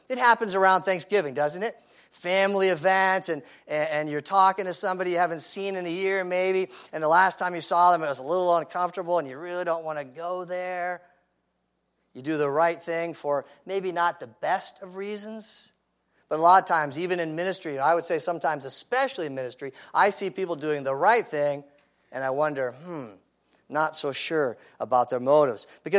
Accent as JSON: {"language": "English", "region": "Ohio", "country": "United States", "tie": "born or raised there", "moved": "yes", "said": "Most of you know, some of you know, I was raised in Ohio. And ever since I left the state, at least to live over 30 years ago"}